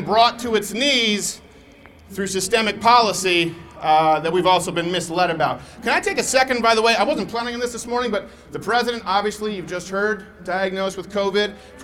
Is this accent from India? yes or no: no; Canada; also born or lived in Michigan, United States; now in United States; Now, I was born in Michigan. I was born in Michigan. I was raised in Canada a lot of my life, sorry.